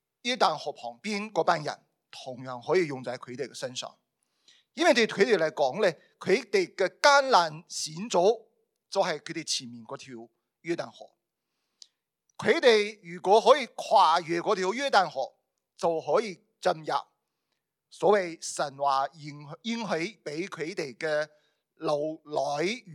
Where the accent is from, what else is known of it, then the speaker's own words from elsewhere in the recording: China; 按照我哋中国人嘅文化咧，过咗十五就年就完啦